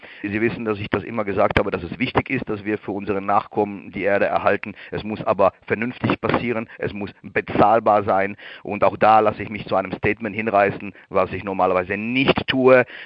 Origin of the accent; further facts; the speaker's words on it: Germany; now in Switzerland; Ich bin Deutscher, aber ich sage auch in der Schweiz lebender Deutscher